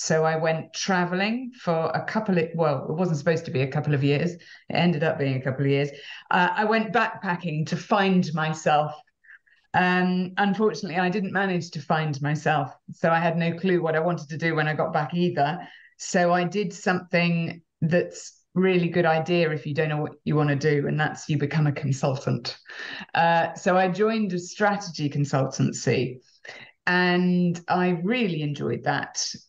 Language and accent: English; England, United Kingdom; I'm British. I was born on a little dairy farm in England. My dad was a dairy farmer. We had a tenanted council-run dairy farm. My mum was a teacher. So I grew up in the great outdoors